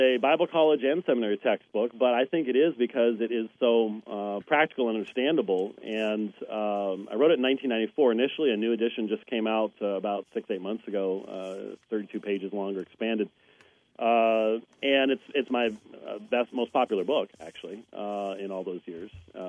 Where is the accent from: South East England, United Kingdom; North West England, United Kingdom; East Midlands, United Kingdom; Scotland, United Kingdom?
Scotland, United Kingdom; I am a Scotsman. Scotsmen don't even hug, let alone do anything else nice.